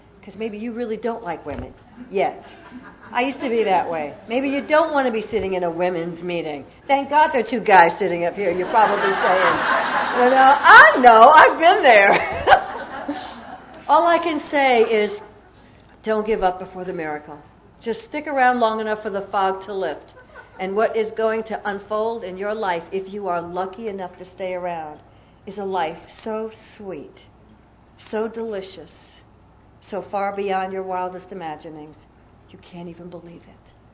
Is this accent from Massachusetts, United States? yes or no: no; Atlanta, Georgia, United States; what I remember most about growing up as a little kid in the South, I was born in Atlanta, Georgia, growing up in the South, was I hated who I was.